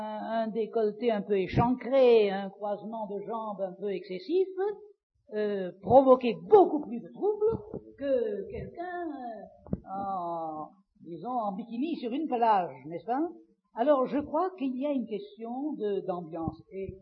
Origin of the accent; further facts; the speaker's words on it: Monte Carlo, Monaco; born there; Personnellement, je suis né sur la Côte d'Azur, à Monaco, Monte Carlo.